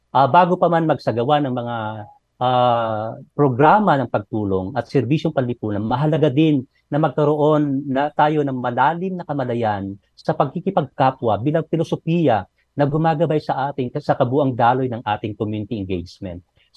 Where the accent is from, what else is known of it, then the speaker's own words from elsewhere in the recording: Ilocos Region, Philippines; Actually, dahil Ilocano ako